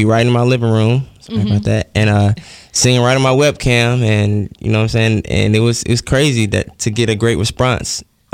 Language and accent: English; Fort Lauderdale, Florida, United States; I'm from Fort Lauderdale, Florida.